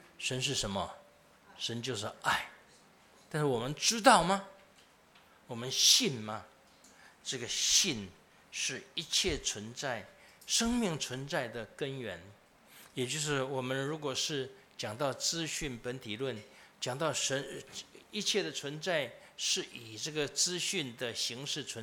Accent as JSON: {"language": "Chinese", "country": "Taiwan", "said": "我们台湾人太好了"}